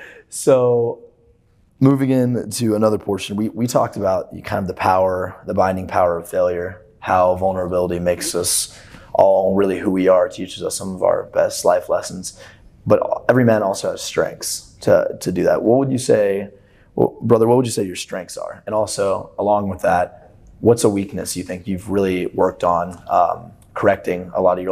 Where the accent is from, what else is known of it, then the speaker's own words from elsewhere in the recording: Louisville, Kentucky, United States; I'm from Louisville. You won't find one bit of hockey in Louisville except for like one little ice rink.